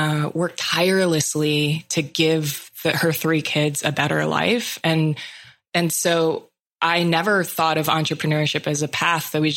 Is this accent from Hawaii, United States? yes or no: yes; Hawaii, United States; Growing up in Hawaii is inherently a lesson in the beauty of Hawaiian ideals. It is interesting to be born and raised in a place and know your whole life that you're actually a guest there.